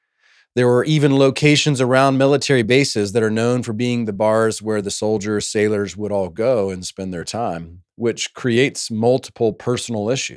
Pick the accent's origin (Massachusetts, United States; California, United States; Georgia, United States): Georgia, United States; Savannah; I grew up in Savannah, Georgia. Jimmy and Todd give me a hard time about that, but it's true nonetheless.